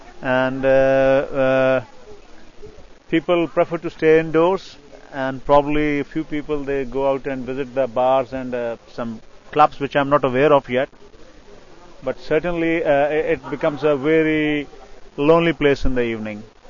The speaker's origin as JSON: {"language": "English", "country": "Pakistan", "said": "I'm from Pakistan, and I'm here on a secondment working with AJIP for 1 year"}